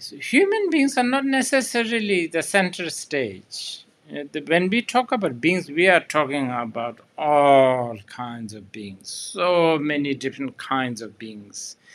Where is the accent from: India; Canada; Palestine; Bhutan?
Bhutan; English is a second language; For instance, like just my home country, Bhutan alone.